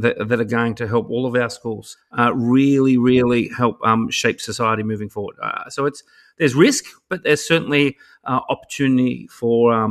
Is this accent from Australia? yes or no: yes; Australia; I'm clearly coming from Australia.